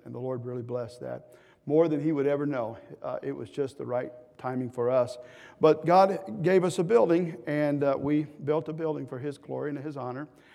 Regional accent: Texas, United States; Now, you know, we're from South Texas. We're just hicks from the South, I suppose.

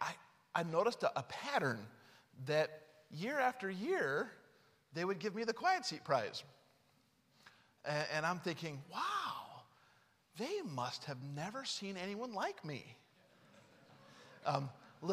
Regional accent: Utah, United States; My dad was born and raised in West Virginia, but I grew up in Utah.

